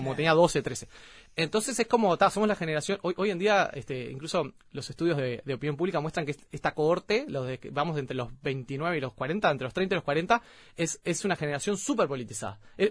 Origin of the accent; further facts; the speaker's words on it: Ciudad de la Costa, Canelones, Uruguay; Yo vengo de una familia así como laburante, trabajadora, entonces está, para poder bancarme, nosotros somos de Ciudad de la Costa